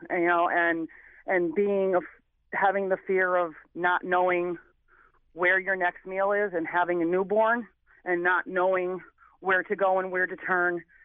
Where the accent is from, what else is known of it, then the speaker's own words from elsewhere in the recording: New Haven, Connecticut, United States; I came from New Haven, Connecticut, with, you know, a single mother trying to make it, in the late 70s, early 80s.